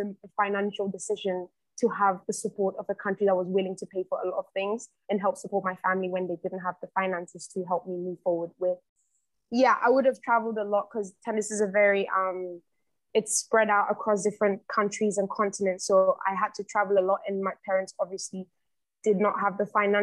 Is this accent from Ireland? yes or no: no; Ghana; it was easier to compete as a Ghanaian, because it was cheaper